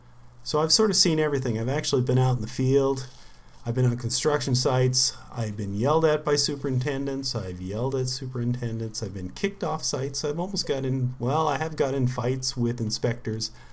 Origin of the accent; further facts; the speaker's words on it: Canada; now in United States; And when I grew up in Canada, I remember that we used to go in the rivers all the time because they were super clean.